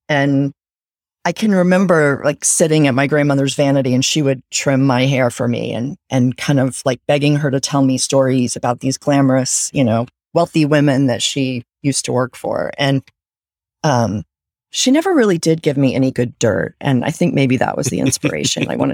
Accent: North Carolina, United States; I grew up in North Carolina and spent both of my sets of grandparents and my parents are from Winston-Salem, which is the home of R.J. Reynolds Tobacco. And I spent a lot of time there as a kid.

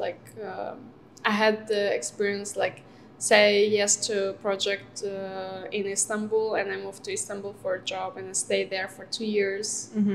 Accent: Moscow, Russia; English is a second language; it's originally a Turkish-Azerbaijani name. My parents are from Azerbaijan, and I was born and raised in Moscow

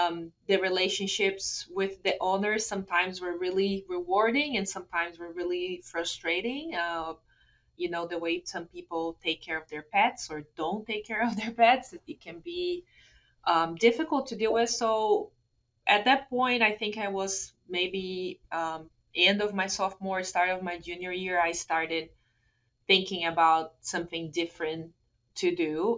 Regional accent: São Paulo, Brazil; English is a second language; We lived in a small town in the countryside of Sao Paulo State. So when I say I'm from Sao Paulo, sometimes people imagine like the huge metropolitan area, and that's not at all what I grew up with.

